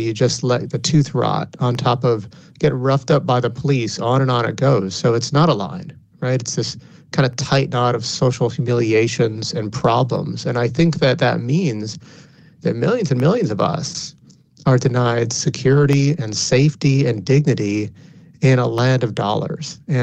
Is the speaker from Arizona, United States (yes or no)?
yes; Arizona, United States; We did. You know, I grew up in a home that didn't have a lot of money.